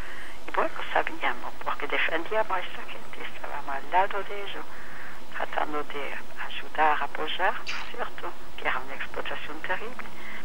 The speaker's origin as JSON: {"language": "Spanish", "country": "Argentina", "said": "Yo soy argentina, el corazón es argentino también."}